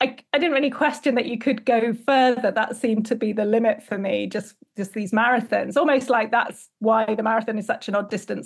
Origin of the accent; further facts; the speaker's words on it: East Midlands, United Kingdom; Born and bred in the Peak District.